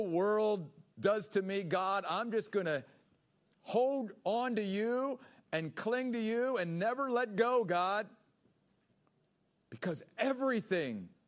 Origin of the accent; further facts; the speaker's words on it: East Coast, United States; now in Gold Canyon, United States; I grew up on the East Coast, and it's not that there weren't some beautiful sunrises and sunsets, but one of the things that has really, you know, is just some of the sunrises and sunsets in Arizona.